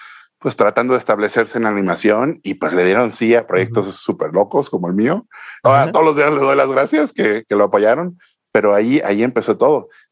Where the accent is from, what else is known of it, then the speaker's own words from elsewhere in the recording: Mexico; Como buen mexicano.